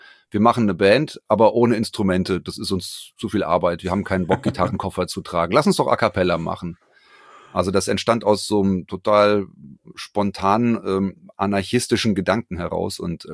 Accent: Frankfurt, Hesse, Germany; born there; ich bin gebürtiger Frankfurter, lebe in Frankfurt

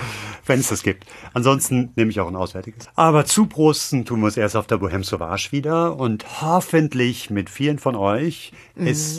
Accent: Hamburg, Germany; meine Heimatstadt, da wäre ich auch gern.

